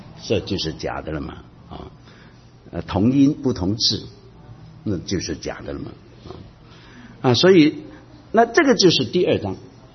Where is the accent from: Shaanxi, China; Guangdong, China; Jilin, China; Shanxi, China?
Guangdong, China; 你知道我们广东人很喜欢喝一种茶